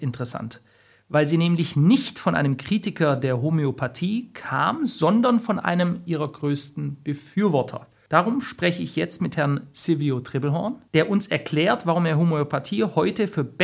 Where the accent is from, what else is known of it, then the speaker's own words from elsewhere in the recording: Baden-Württemberg, Germany; ich bin ja Schwabe, aus dem Schwäbischen gibt es einen alten Spruch